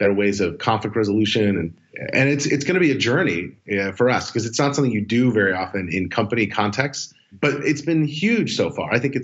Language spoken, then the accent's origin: English; California, United States; I'm worse than not knowing anything because I'm from Silicon Valley.